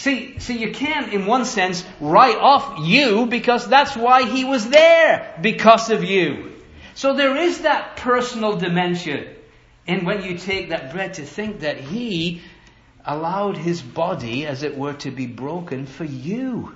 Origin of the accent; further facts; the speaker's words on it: England, United Kingdom; As an Englishman, it's pretty tough to be there.